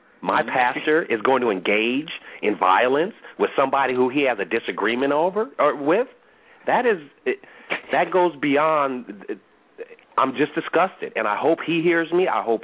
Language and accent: English; St. Paul, Minnesota, United States; a lot of people know I'm from Minnesota, and I have a lot of connections from Minnesota.